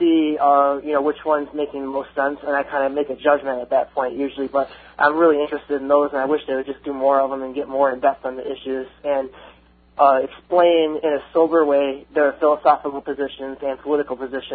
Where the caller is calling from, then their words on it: Detroit, Michigan, United States; I'm calling from Detroit, Michigan.